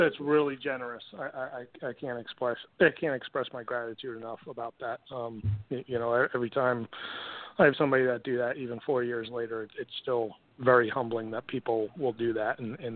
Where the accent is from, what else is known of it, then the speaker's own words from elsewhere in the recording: Connecticut, United States; But so as a kid growing up, I grew up in Connecticut, grew up a huge Mets fan